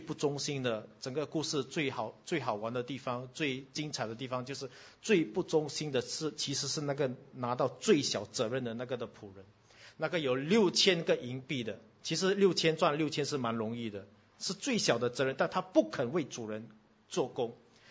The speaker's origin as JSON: {"language": "Chinese", "country": "Singapore", "said": "我们新加坡人都买保险的，对不对？"}